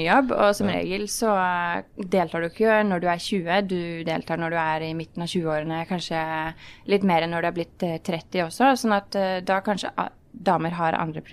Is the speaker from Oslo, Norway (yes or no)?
yes; Oslo, Norway; jeg kommer fra Oslo, fra Ekeberg. Vokste opp I en veldig vanlig familie, holdt jeg på å si. Jeg har 4 yngre søsken